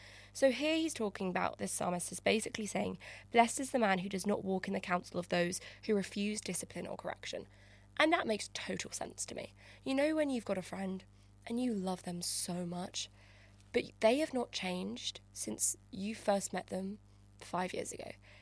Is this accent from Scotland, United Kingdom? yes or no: no; London, United Kingdom; I am a small town girl, I am from London